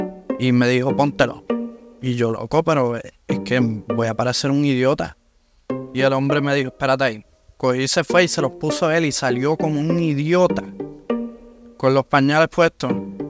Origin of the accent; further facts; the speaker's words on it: Puerto Rico; soy boricua.